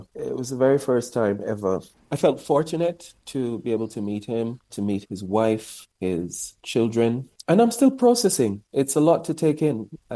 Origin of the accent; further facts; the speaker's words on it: Jamaica; now in United Kingdom; I've come a long way on my journey living in Europe as a Jamaican who's come to this space.